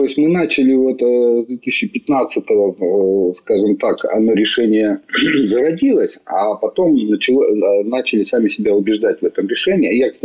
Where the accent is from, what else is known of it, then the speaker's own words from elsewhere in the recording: Sverdlovsk Oblast, Russia; тем более сам родом со Свердловской области.